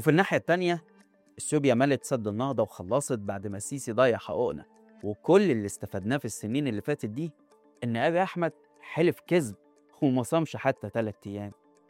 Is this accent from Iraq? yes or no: no; Egypt; سؤال مهم يخصنا احنا كمصريين